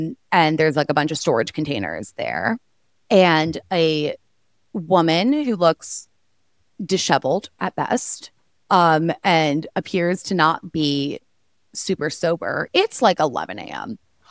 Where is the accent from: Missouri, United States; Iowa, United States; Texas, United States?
Texas, United States; But, like, I grew up in Texas. My family's very, like, safe and, like, regulated about it.